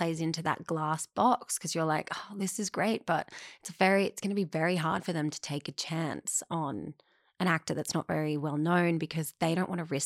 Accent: Gold Coast, Queensland, Australia; also born or lived in Gran Canaria, Spain; now in New York, United States; I was born in Spain in Gran Canaria. My parents are English. Yep. And then I moved to the Gold Coast, the Goldie, when I was six.

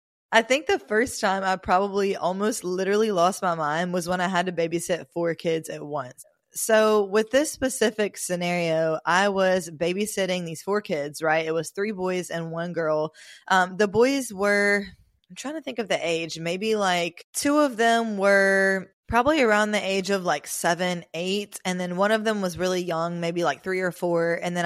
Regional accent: Mobile, Alabama, United States; moved away as an adult; now in Miami, United States; I'm in Miami now, but I lived in Mobile up until the age I was 20 when I moved here, and I'll be 24 in about a week. So I lived in Alabama, Mobile, a smaller town all of my life.

